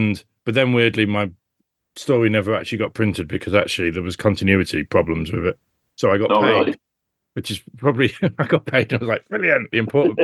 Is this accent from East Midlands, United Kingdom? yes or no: yes; Northampton, East Midlands, United Kingdom; I'm from Northampton, which comic fans might know as the home of Alan Moore.